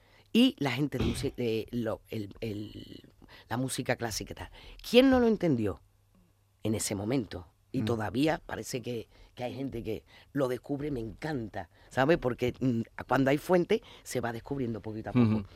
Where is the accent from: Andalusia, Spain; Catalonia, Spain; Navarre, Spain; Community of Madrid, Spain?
Andalusia, Spain; Seville; yo soy de Sevilla, pero hay una parte de mi familia que toda mi raíz es de allí